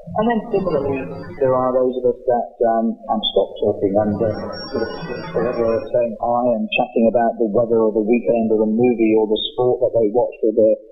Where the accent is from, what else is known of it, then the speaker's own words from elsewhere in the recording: United Kingdom; moved away; you might tell from my accent, I'm from the UK originally